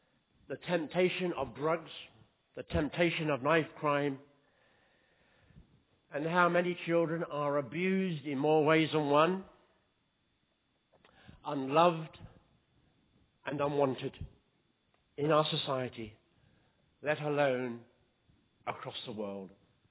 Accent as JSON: {"language": "English", "town": "Brighton and Hove", "region": "South East England", "country": "United Kingdom", "tie": "born or raised there", "said": "growing up in West Sussex, down there in Brighton and Hove, by the seaside."}